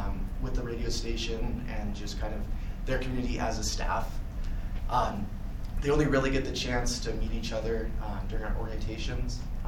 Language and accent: English; California, United States; I'm from California. I didn't know anybody here, so I figured just why not find the other music nerds.